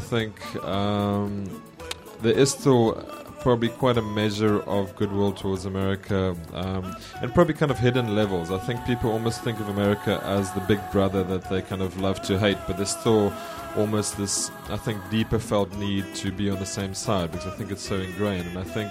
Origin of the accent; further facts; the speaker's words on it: South Africa; I grew up in South Africa and white South Africa, apartheid government